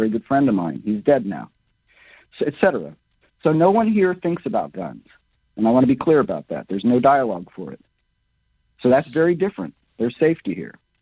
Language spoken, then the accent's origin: English; San Diego, California, United States; now in Sens, France; I was in San Diego, California, and I moved to Sens in 2019.